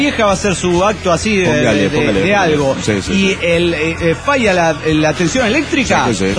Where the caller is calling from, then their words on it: Orange, California, United States; Soy el maleante de Orange, California.